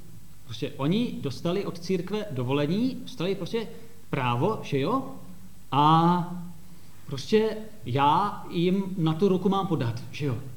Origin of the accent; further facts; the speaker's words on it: Soběšice, South Moravian Region, Czechia; Já jsem ze Soběšic a na začátku obce je takový mramorový kříž